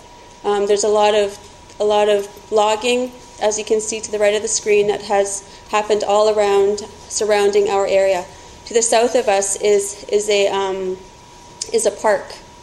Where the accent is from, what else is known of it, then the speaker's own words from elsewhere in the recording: British Columbia, Canada; I'm from the Tsleil-Waututh Nation, Tsleil-Waututh'en.